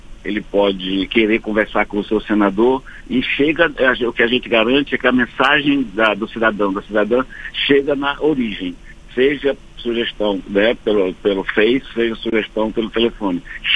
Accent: Amazon, Brazil; eu vou continuar batendo naquelas teclas que eu vim da Amazônia.

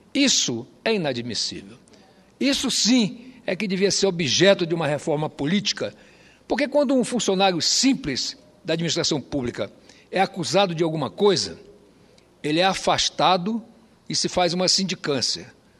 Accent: Roraima, Brazil; born there; eu sou um senador que nasci em Roraima.

